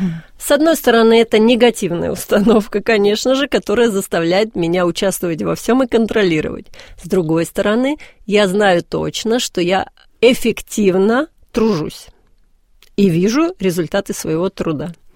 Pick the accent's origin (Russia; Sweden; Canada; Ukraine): Russia; Moscow; вообще я родилась и выросла в Москве, и в 4 поколениях мы москвичи, мои предки здесь владели заводами и доходными домами в Москве